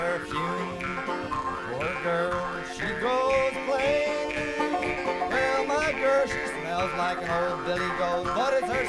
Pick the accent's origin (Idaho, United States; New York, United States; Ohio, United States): New York, United States; We're all from Putnam County, New York, except for Lynn and Jay and Abby.